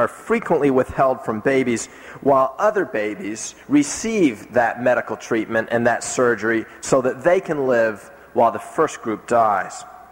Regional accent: New Jersey, United States; In my home state of New Jersey, there was a national case made in recent years

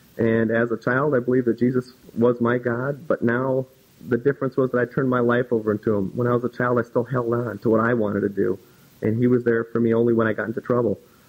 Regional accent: Eden Prairie, Minnesota, United States; I grew up here in Eden Prairie, and I was the local Star and Tribune paper boy.

